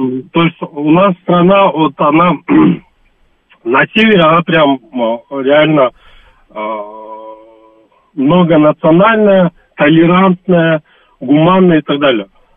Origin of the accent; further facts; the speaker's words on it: Talas, Talas Region, Kyrgyzstan; я сам северянин из Таласа